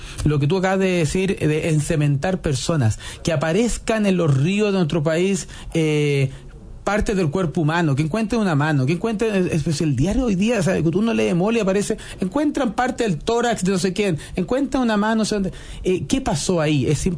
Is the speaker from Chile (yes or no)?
yes; Chile; Pero hoy, si yo vengo de Chile, yo estaba